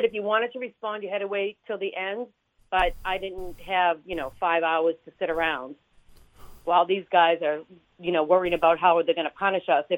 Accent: Cape Cod, Massachusetts, United States; So I'm a hairdresser from the Cape

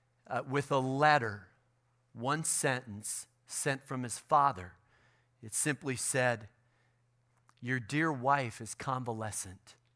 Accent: Chicago, Illinois, United States; Come on, I'm from Chicago. We barely had any snow.

